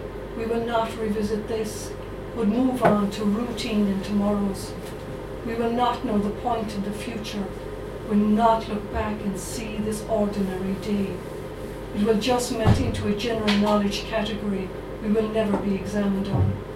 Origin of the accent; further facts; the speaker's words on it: Millstreet, Munster, Ireland; I'm from Mill Street, County Cork originally, so I'm a Cork woman. And where I grew up, we went swimming in the Black Water, which was about a mile and a half, I suppose, from our house. There were 7 in the family.